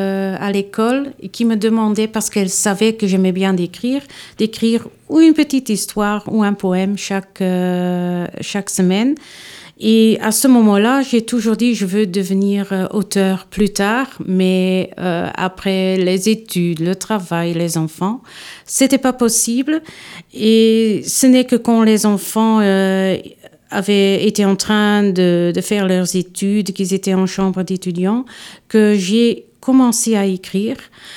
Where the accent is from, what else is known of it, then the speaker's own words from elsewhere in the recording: Flanders, Belgium; moved away as an adult; now in France; Moi, je suis belge d'origine, flamande. Depuis 10 ans, j'habite en France